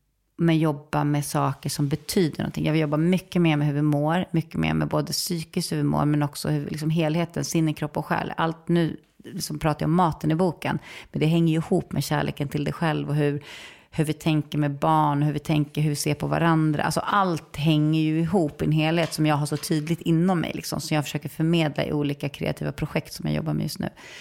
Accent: Saltsjöbaden, Stockholm County, Sweden; Boteater var en liksom amatörteaterförening i Saltsjöbo där jag växte upp.

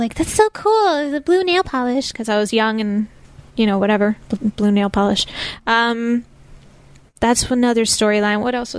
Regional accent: New Jersey, United States; I'm from Jersey. I can say that. 100%.

